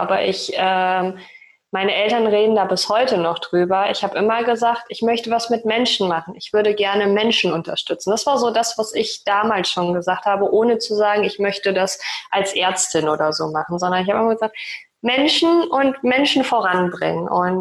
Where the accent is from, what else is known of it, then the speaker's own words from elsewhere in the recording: Lower Saxony, Germany; Also ich bin keine gebürtige Hamburgerin, auch wenn ich es gerne wäre. Aber also ich bin aufgewachsen im Osnabrücker Land.